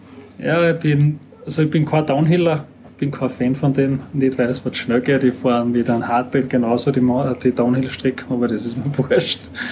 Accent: Hinterglemm, Salzburg, Austria; born there; bin ein Österreicher, also ein gebürtiger Hinterklemmer, also über den Berg drüber.

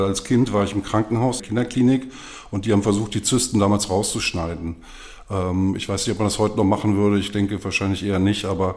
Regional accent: Cologne, North Rhine-Westphalia, Germany; born there; ich bin 54 Jahre alt, komme gebürtig aus Köln

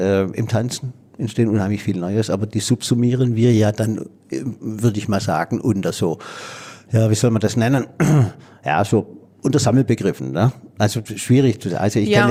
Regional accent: Stuttgart, Baden-Württemberg, Germany; Und es war schon ein spannendes Erlebnis als Stuttgarter

